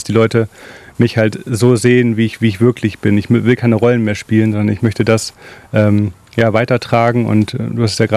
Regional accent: Braunschweig, Lower Saxony, Germany; bin in Braunschweig aufgewachsen, da ganz, ganz viel mit Jugendlichen gearbeitet

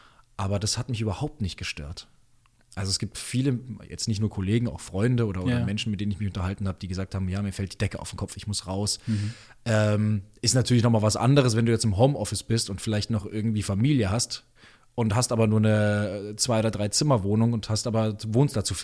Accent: Munich, Bavaria, Germany; now in Berlin, Germany; Als Münchner kommt man sehr schwer irgendwie aus seinem Nest raus. Man wächst ja sehr gut behütet auf

